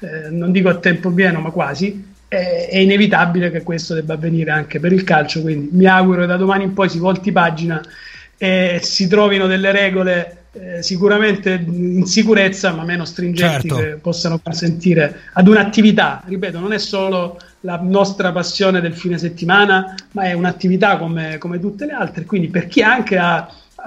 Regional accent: Lecce, Apulia, Italy; Io sono pugliese, sono leccese, il salentino

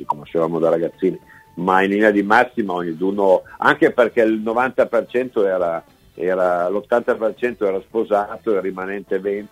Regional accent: Vercelli, Piedmont, Italy; io ho fatto il collegio a Torino, sono vercellese, quindi delle volte stavo direttamente dalle mie parti

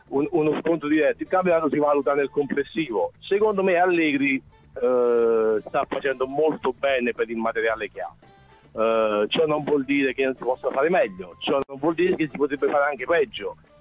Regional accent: Eboli, Campania, Italy; No, io sono di Eboli

